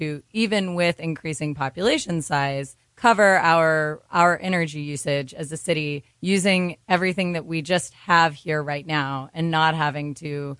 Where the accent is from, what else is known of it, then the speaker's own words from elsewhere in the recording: San Antonio, Texas, United States; also born or lived in Austin; So I was actually born here in Austin at Breckenridge Hospital, a rare Austin native, but I grew up just down the road in San Antonio.